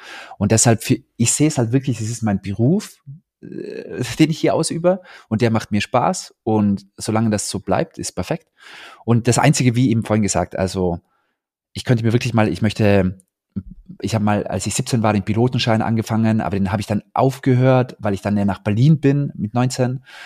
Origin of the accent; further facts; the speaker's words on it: Tyrol, Austria; Ich komme ja aus Tirol